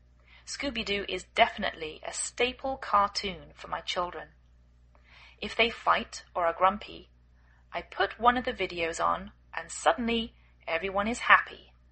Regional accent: England, United Kingdom; now in United States

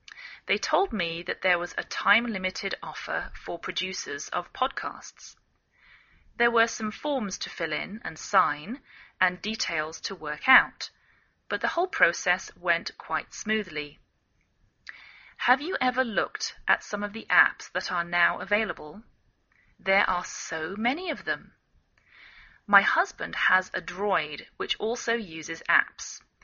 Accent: England, United Kingdom; now in United States

